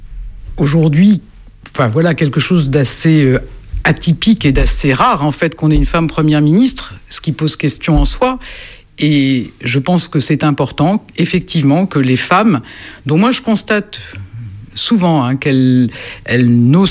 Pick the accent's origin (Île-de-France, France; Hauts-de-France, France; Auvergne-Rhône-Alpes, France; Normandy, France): Normandy, France; moi, ma famille est originaire du Calvados, je suis originaire du Calvados. C'est là où ma mère est née, a grandi. Mes grands-parents aussi ont vécu dans le Calvados.